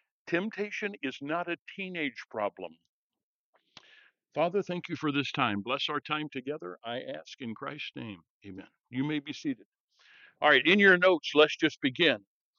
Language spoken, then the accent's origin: English; Midwest, United States; Secondly, Yankees were people from New England. I'm from the Midwest.